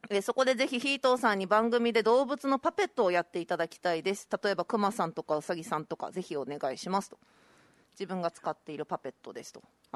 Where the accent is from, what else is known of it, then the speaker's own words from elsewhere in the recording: Saitama, Japan; 埼玉県出身です。